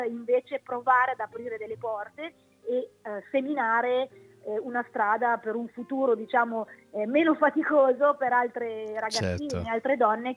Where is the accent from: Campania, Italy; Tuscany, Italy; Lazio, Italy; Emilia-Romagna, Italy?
Emilia-Romagna, Italy; Bologna; Da bolognese